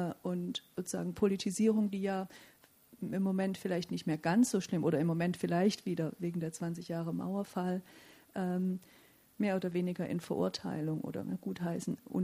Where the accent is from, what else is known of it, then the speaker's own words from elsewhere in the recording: East Germany, Germany; moved away as an adult; also born or lived in England; Man kommt als Ossi, wenn Sie so wollen, in den frühen 90er Jahren nach England, also in den akademischen Bereich, lehrt dort in der Germanistik